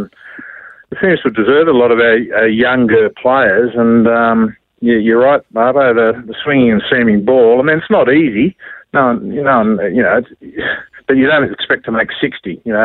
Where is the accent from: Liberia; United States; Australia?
Australia; as an Australian